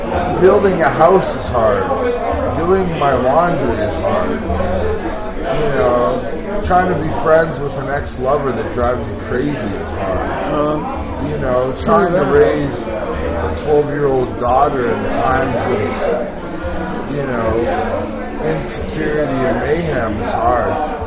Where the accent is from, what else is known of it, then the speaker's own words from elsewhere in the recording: Portland, Ontario, Canada; Yeah, I'm from rural Ontario. I'm from a little town on Highway 15 in between Kingston and Smith Falls.